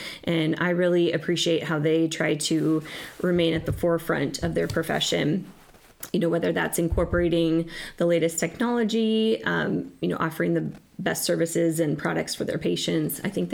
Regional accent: Pella, Iowa, United States; Pella. I went to Pella Community High School there and then grew up, born and raised in Pella.

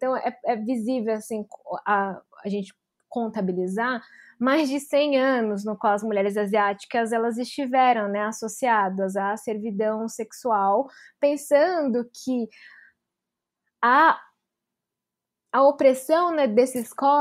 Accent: Brazil; apesar de raça ser algo que constantemente nós nos deparamos, né, sendo brasileiros

